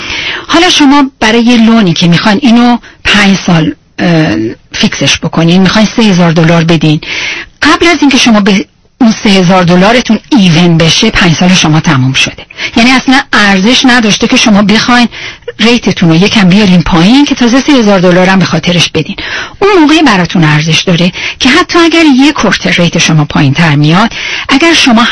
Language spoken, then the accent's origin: Persian; Iran; من تنها ایرانی هستم که اونجا کار میکنم